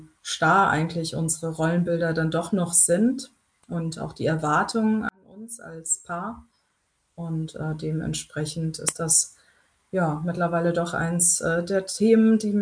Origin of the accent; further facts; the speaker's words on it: Groß-Umstadt, Hesse, Germany; now in Münster, Germany; Erst in Großumstadt, wo ich aufgewachsen bin, und jetzt in Münster, wo ich seit 11 Jahren lebe mit meinem Mann.